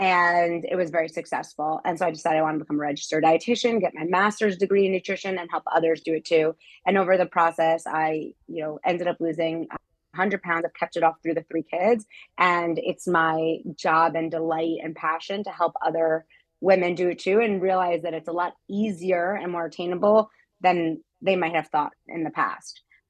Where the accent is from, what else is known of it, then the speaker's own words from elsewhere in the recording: New York City, New York, United States; But so I grew up in New York City and at 4 years old, my parents got divorced.